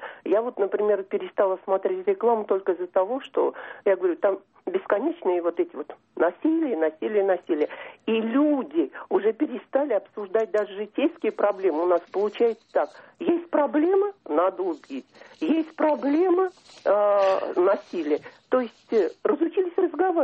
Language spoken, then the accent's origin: Russian; Tolyatti, Samara Oblast, Russia; я из Тольятти.